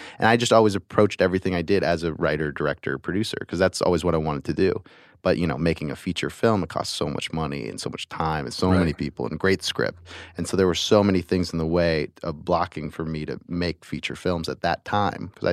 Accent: United States; I appreciate that as an American.

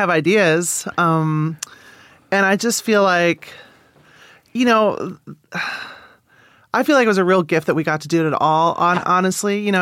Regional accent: Manhattan, Kansas, United States; I grew up in Kansas. Yeah. I'm from Manhattan, Kansas.

